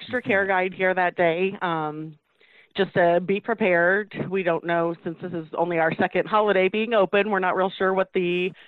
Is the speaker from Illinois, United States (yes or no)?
yes; Brimfield, Illinois, United States; I was born and raised in Brimfield. I moved to Peoria for short amount of time after graduating high school, and then ended up finding my way back to Brumfield, back in that hometown atmosphere.